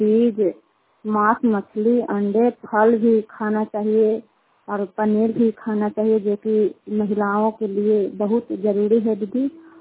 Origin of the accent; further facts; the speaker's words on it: Kukhadiya, Bihar, India; कुखाड़िया के रहने वाले हैं। रुखाई पंचायत चंडी प्रखंड नरिंदा जिला